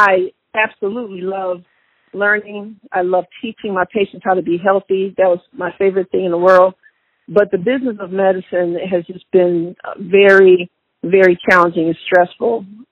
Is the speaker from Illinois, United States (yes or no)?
yes; Joliet, Illinois, United States; now in Atlanta, United States; Well, I'm originally from Joliet, Illinois. I've been in Atlanta since 1979.